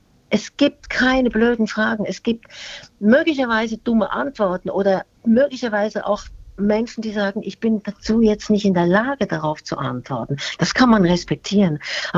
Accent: Switzerland; now in Germany; Ich bin ja auch ein Emigrantenkind. Ich bin ja heute, würde man sagen, ich bin Flüchtlingskind. Ja, ich bin in der Schweiz groß geworden aufgrund der damaligen Zustände in Deutschland.

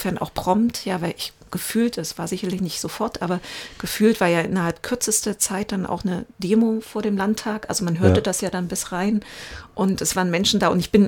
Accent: Erfurt, Thuringia, Germany; Ich bin Erfurter Puffbohne.

